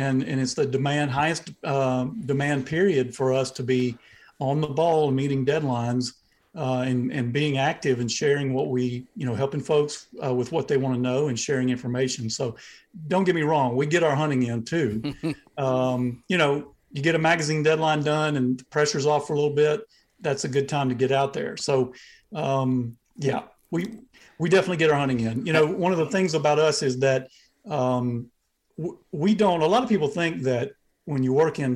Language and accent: English; Georgia, United States; But I'm from Southeast Georgia, near the coast. That's where my family's land is.